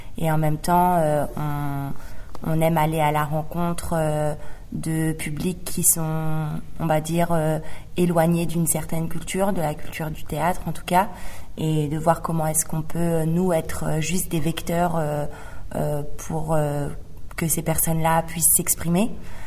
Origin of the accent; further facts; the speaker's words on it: Paris, Île-de-France, France; now in Rouen, France; En fait, de façon originelle, on vient de Paris et on a fait nos études ensemble, Julien et moi. Et on a déménagé à Rouen, on s'est implanté à Rouen il y a 5 ans en 2015